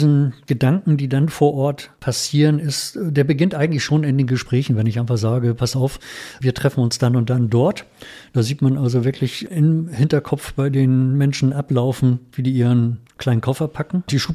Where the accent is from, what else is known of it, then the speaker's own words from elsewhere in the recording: Hamburg, Germany; born there; für mich als gebürtigen Hamburger